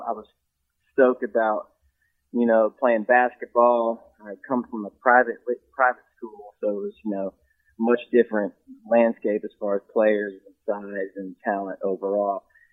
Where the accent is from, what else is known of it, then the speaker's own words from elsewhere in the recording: Williamsburg, Virginia, United States; Yeah, I grew up in Williamsburg, Virginia, which is a small town in between Richmond and Virginia Beach.